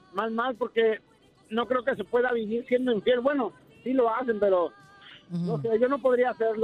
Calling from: California, United States; De acá de California, ¿cómo están?

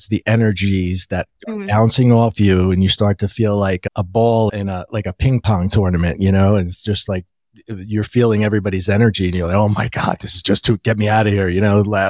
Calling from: New Jersey, United States; No, we're just outside the city, actually. We live in New Jersey, but we're probably a stone throw away from New York.

